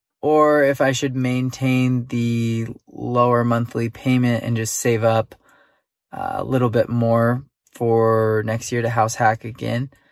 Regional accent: San Diego, California, United States; I'm 26 from San Diego, California.

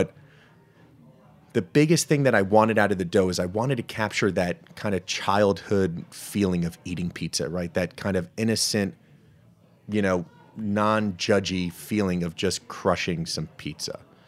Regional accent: New Jersey, United States; every single pizza was named after a pizza joint I ate at growing up in Jersey. So I'm a Jersey guy.

